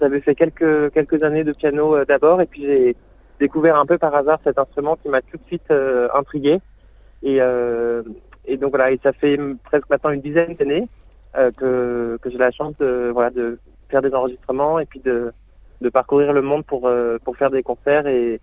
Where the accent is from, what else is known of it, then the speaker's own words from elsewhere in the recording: Angers, Pays de la Loire, France; moi j'ai grandi à Angers dans l'ouest de la France